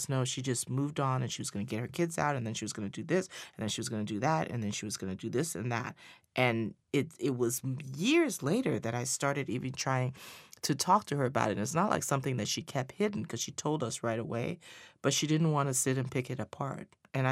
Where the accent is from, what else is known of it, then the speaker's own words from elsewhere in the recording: Liberia; When I was growing up in Liberia